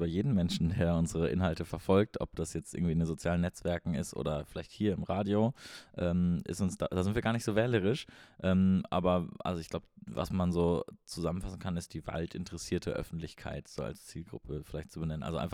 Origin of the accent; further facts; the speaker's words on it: Münster, North Rhine-Westphalia, Germany; born there; moved away as an adult; now in Göttingen, Germany; Also ich komme gebürtig aus Münster in Westfalen